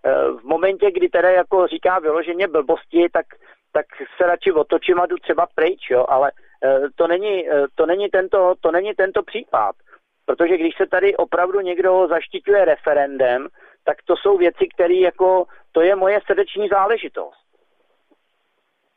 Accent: Prague, Czechia; born there; Jako já měl to štěstí třeba, že jsem se narodil na Žižkově

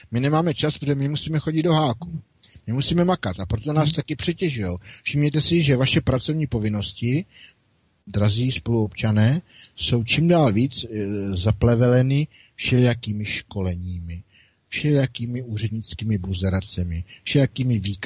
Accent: Bohemia, Czechia; a já jsem Čech, ale vůbec mě to nevadí

